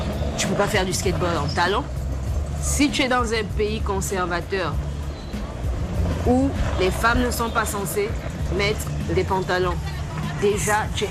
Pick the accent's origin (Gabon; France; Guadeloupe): Gabon; now in Ghana; je vis au Ghana, je suis gabonaise, j'ai bientôt 30 ans